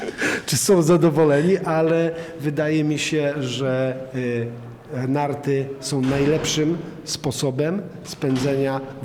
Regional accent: Nowy Targ, Lesser Poland, Poland; now in Przemyśl, Poland; Ja pochodzę z gór, więc okolice Nowego Targu.

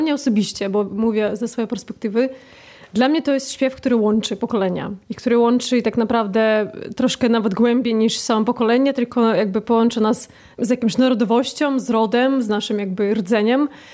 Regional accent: Belarus; now in Poland; ja się wychowałam na Białorusi, pochodzę też stamtąd, natomiast ciężko mi też tak naprawdę się określić co do narodowości. Mieszkam w Polsce

